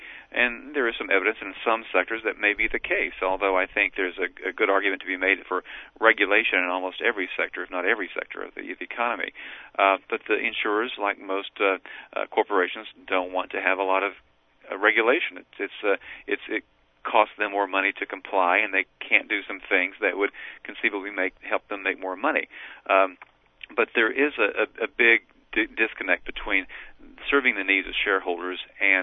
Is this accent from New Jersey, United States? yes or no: no; Tennessee, United States; Tennessee. It's a mountainous part of the state. It's in the southern Appalachians, and I picked up my hometown newspaper when I was visiting in July of 2007.